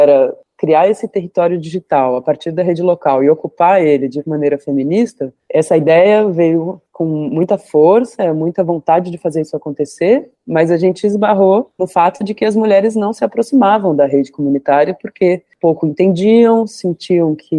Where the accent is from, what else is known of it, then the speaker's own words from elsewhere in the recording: São Paulo, Brazil; eu tenho 35 anos e sou nascida em São Paulo e vivi por muitos anos, 20 e poucos anos, na cidade grande, né, vivendo o ritmo de capital.